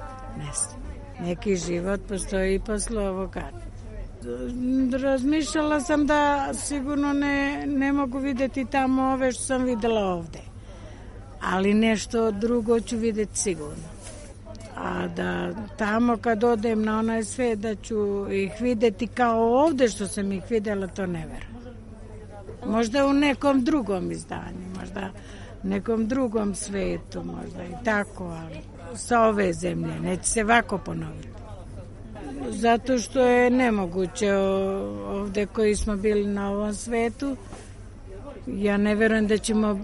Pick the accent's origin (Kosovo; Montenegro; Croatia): Croatia; Knin, Šibenik-Knin County; also born or lived in Split; Prosto držim do svoje vjere pravoslavne i od mali nogu naučena sam tako. Ja sam inače iz Knina i ja sam kao dijete Bosa išla sve manastiru.